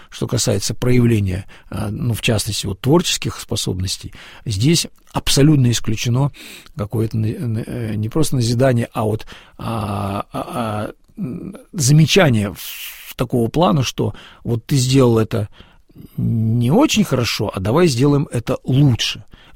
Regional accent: Northern Ireland, United Kingdom; я благочинный из Северной Ирландии, но у меня приходы в Шотландии

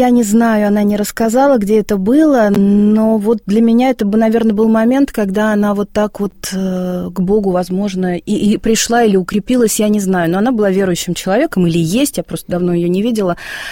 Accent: Moscow, Russia; Ну, я москвичка и, собственно, росла в Москве.

